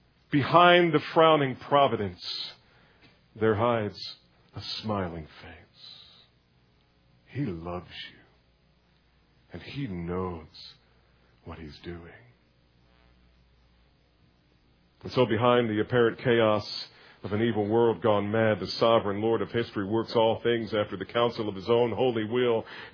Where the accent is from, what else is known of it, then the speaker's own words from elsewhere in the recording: New Jersey, United States; just amazingly 3 miles from where I grew up in New Jersey, in a little place that's now called Crosswicks